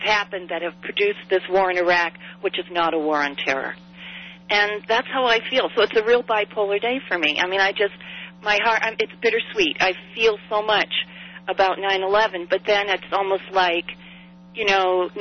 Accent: United States; and I feel that as an American, even though I don't agree with him

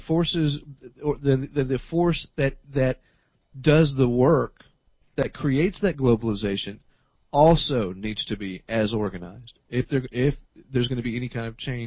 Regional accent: the South, United States; accent: Southern; Oh my goodness! my Southern accent slipped through there, folks.

